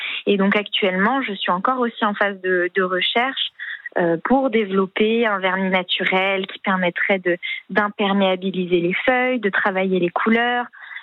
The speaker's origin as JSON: {"language": "French", "town": "Paris", "region": "Île-de-France", "country": "France", "tie": "born or raised there", "said": "Non, j'ai grandi à Paris, je suis complètement parisienne."}